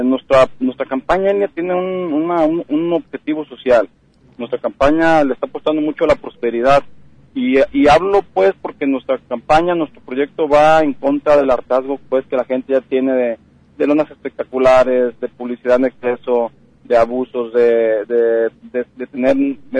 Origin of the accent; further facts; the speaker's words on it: El Grullo, Jalisco, Mexico; Soy del Grullo, aquí nací, la gente me conoce